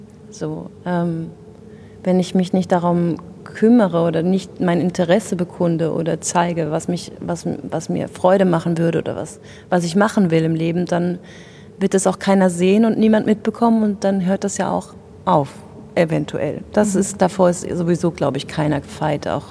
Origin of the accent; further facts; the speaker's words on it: Rhineland-Palatinate, Germany; Die wohnt nämlich noch in der schönen Pfalz, wo ich herkomme.